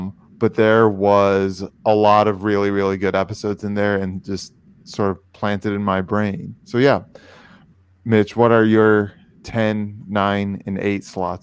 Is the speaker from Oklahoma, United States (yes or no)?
no; Illinois, United States; a pretty low income family in my home state of Illinois.